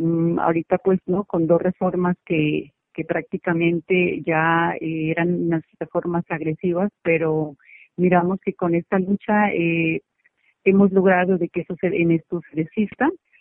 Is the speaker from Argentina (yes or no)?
no; Colombia; es como deber de cada uno de nosotros como colombianos no pedir